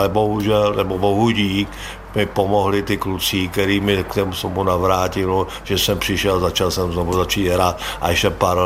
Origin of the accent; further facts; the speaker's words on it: Central Bohemian Region, Czechia; I když jsem rozený Berouňák, vyrůstal jsem v Verpetech, to je asi 10 km od Berouna